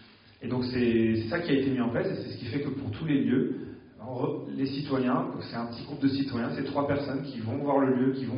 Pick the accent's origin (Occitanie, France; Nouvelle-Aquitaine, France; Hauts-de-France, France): Nouvelle-Aquitaine, France; Moi, je viens de la Gironde, vous imaginez l'enjeu que ça représente.